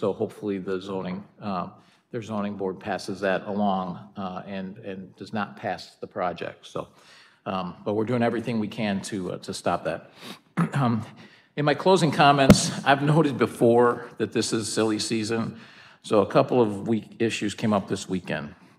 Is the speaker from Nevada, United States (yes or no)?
no; Orland Park, Illinois, United States; This is my hometown. I think I'm the only one here on this board that grew up here.